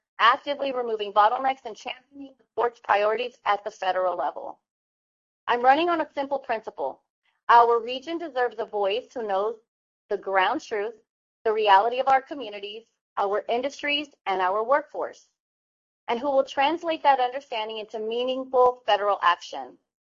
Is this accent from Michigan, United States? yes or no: no; Houston, Texas, United States; Growing up in Houston, Southeast Texas, and now serving in local government as a council member myself